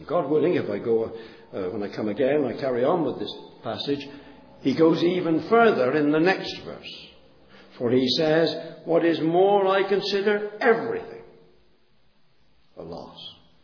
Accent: England, United Kingdom; I mean, I'm English, I talk in an English way.

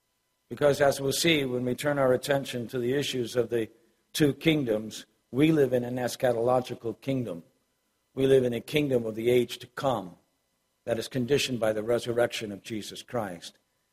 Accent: Ohio, United States; I grew up in the Midwest in Ohio. My parents immigrated from Ireland.

